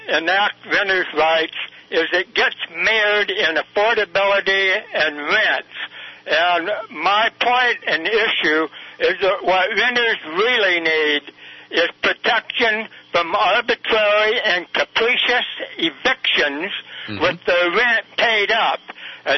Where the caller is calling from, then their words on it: Sacramento, California, United States; Hi, Peter B. I'm calling from Sacramento.